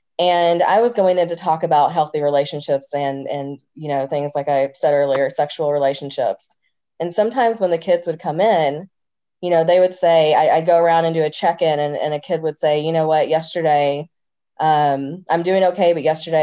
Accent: Indiana, United States; I grew up in a household with two lesbian moms, and I grew up in Southern Indiana, a rural community.

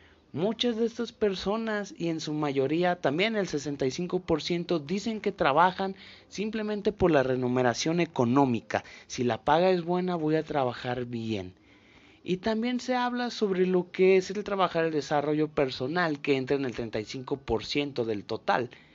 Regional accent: Mexico; Y ese es el valor que el mexicano le tiene al trabajo, como gente trabajadora que nace en mi país.

